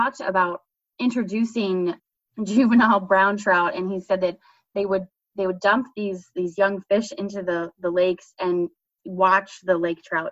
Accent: Maryland, United States; And it's so cool because my husband grew up in Michigan and I grew up in Maryland, but not really anywhere near the water.

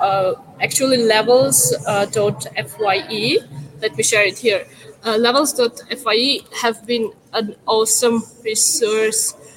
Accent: Yerevan, Armenia; And I'm from Armenia, Yerevan

